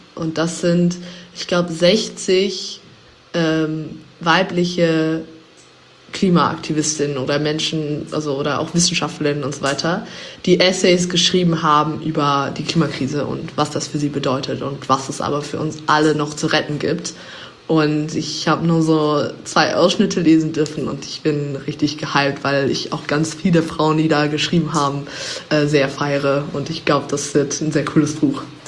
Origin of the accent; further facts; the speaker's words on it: England, United Kingdom; Ich bin in England aufgewachsen als Kind